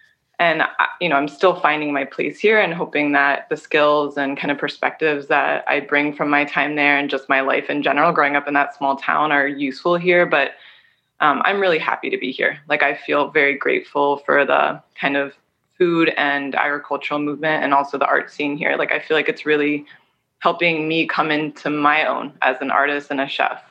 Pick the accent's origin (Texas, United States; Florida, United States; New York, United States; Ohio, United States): Ohio, United States; Middletown; also born or lived in Bay Area; now in Cincinnati, United States; I didn't grow up in Cincinnati. I grew up in Middletown. So I grew up in a small town